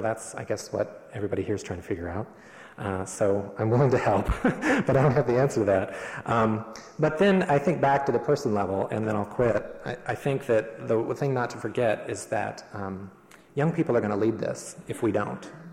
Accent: California, United States; don't write me off because I'm from California

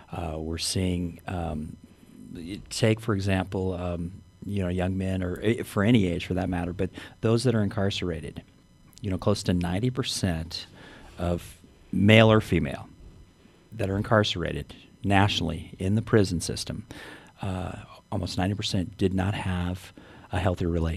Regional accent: Arizona, United States; also born or lived in Houston, Texas; I have been in this area for just over 30 years. I'm originally from Arizona, born in Houston, Texas.

